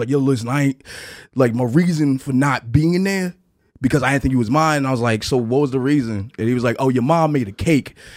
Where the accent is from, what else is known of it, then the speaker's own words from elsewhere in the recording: New Jersey, United States; So I'm from Jersey. And I don't know if anybody noticed or not. If you ever make a child, do not do it in Jersey.